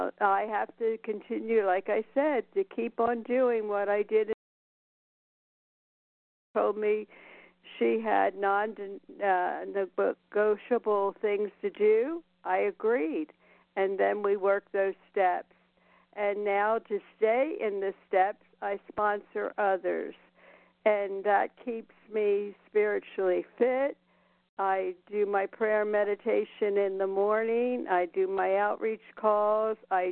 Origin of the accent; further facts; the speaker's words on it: Nevada, United States; from Nevada.